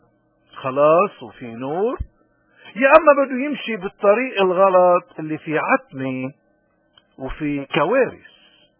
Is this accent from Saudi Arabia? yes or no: no; Lebanon; بالخلاصة عن كل اللي عم نقوله انه نحن كلبنانيين عنا مشكلة كبيرة